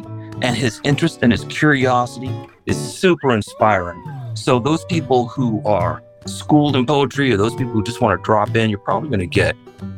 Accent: United States; Yeah, I'm Moroccan American

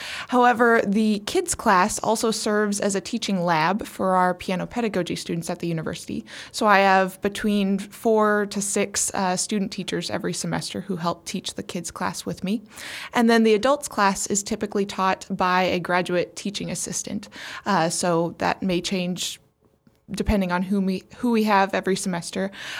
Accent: Missouri, United States; also born or lived in Dallas; now in Columbia, United States; I'm actually from St. Charles County, so I went to Lutheran High in St. Charles.

